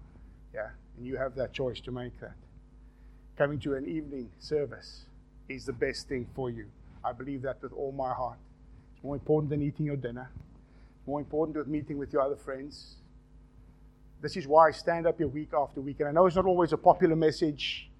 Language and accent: English; South Africa; And being South African, sometimes that I don't agree can be very blunt.